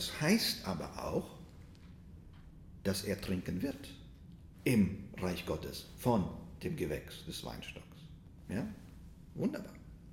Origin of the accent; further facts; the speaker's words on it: Russia; German is a second language; ich komme ja aus Russland, wir haben das nicht gehabt